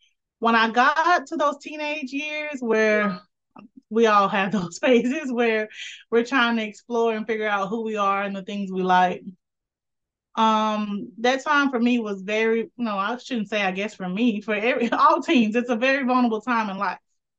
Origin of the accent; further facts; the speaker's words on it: Texas, United States; now in Dallas, United States; So I've been here in the Dallas area for more than 20 years. As I mentioned in my introduction, born and raised in East Texas.